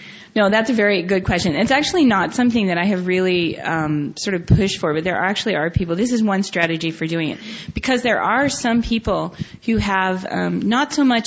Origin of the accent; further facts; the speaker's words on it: United States; being just an American myself, I'm surprised to see which countries are putting a lot of money into this.